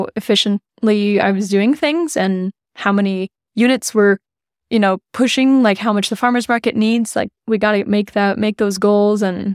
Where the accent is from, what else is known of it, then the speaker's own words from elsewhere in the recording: United States; So we both, you know, we're both American, you know, we don't have citizenship.